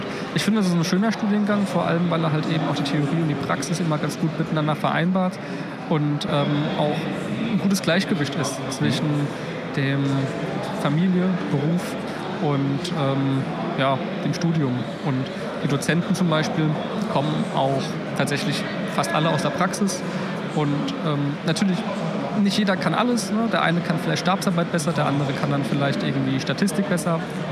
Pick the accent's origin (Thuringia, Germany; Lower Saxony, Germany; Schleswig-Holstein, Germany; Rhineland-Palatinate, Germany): Rhineland-Palatinate, Germany; Mainz; born there; now in Potsdam, Germany; Also ich bin im Land Brandenburg. Ah. Und wohne in der Landeshauptstadt von Brandenburg, also in Potsdam. Bin aber eigentlich gebürtiger Mainzer.